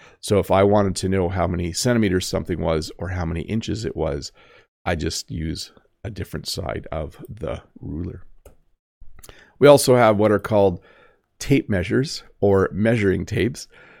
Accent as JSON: {"language": "English", "country": "Canada", "said": "I am Canadian."}